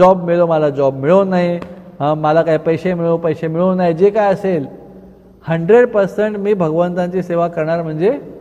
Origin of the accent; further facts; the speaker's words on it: Tarapur, Maharashtra, India; की आमचं गाव होतं तारापूर, कधी तारापूर येणार